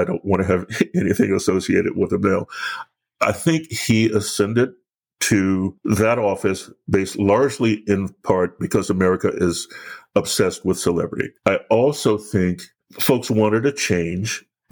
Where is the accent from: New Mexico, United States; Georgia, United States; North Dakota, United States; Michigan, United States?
Georgia, United States; Atlanta; Born and raised in Southwest Atlanta, middle-class neighborhood, my dad worked and went to school, my mom worked and went to school, I worked and went to school.